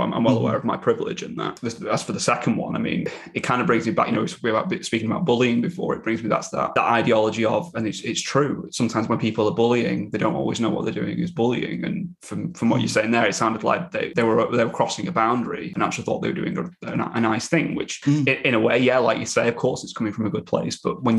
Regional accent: Manchester, North West England, United Kingdom; obviously I'm from Manchester, as you probably know

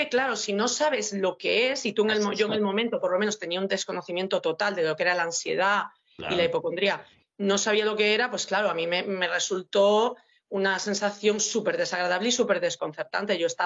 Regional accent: Pontevedra, Galicia, Spain; Sí, soy de Pontevedra.

